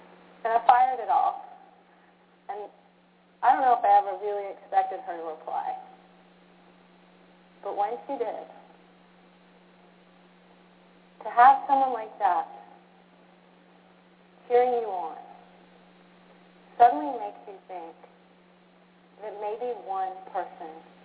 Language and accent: English; United States; And as an American, I realized this very easily could be affecting our global competitiveness.